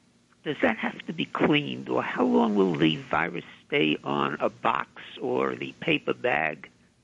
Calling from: Manhattan, New York, United States; I'm calling from Manhattan.

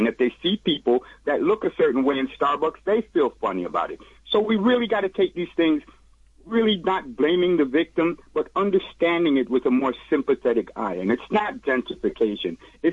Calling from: Brooklyn, New York, United States; I'm calling from Brooklyn.

